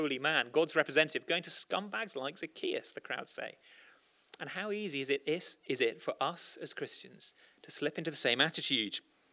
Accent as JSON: {"language": "English", "town": "Lincoln", "region": "East Midlands", "country": "United Kingdom", "tie": "born or raised there", "said": "I grew up in Lincoln, or my teens in Lincoln."}